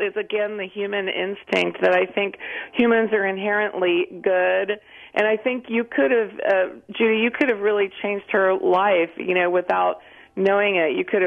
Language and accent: English; West Virginia, United States; I'm originally from West Virginia, and my mom lived by the Golden Rule